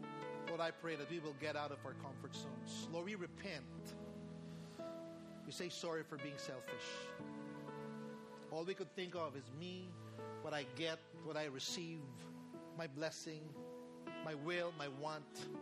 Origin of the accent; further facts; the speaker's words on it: Philippines; I'll be an example of what is a citizen of this nation as a Filipino.